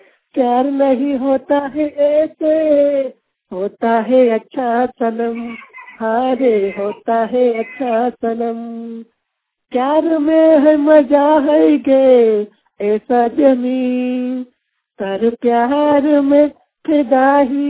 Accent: Dhanbad, Jharkhand, India; मैं धनबाद जिला के रहने वाले हूँ, मोहदा क्षेत्र का

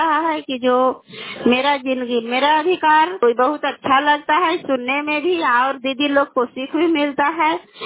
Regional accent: Chandi, Bihar, India; घर कल्याणपुर वाली, बेलसी पंचायत प्रखंड चंडी, जिला नालंदा का निवासी हूँ।

